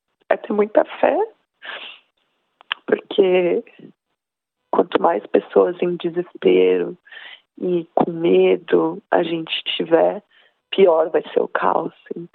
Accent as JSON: {"language": "Portuguese", "country": "Brazil", "moved": "as an adult", "said": "para nós que somos brasileiros estudantes, a gente sabe que às vezes é de segunda a segunda sem parada"}